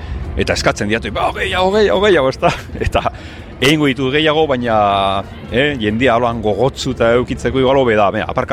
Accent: Basauri, Basque Country, Spain; also born or lived in Bilbao; nahiz eta ni jaio Bilbon jaio nintzen. Eta, izatez basoritar naz, baina dago basori dago hortik 6 kilometrora.

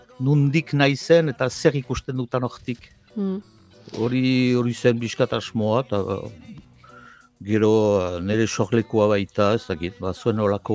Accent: Ciboure, Nouvelle-Aquitaine, France; now in Itxassou, France; Ziburutaga bai naiz, eta ni handitu naiz sortzez ziburutaga, itxasuan bizi naiz, eta itxasuaga senditzen naiz

